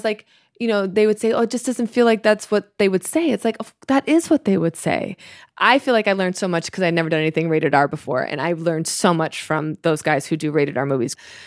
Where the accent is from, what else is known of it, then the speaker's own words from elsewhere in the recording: Chicago, Illinois, United States; I mean, I'm from Chicago.